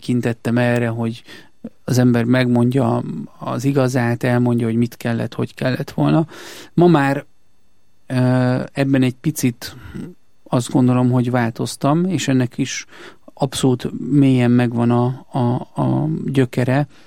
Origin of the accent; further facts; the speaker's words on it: Körmend, Vas, Hungary; born there; Körmenden születtem, és ugye ott élt életének utolsó évtizedében Batthyány Boldog László, a szegények orvosa.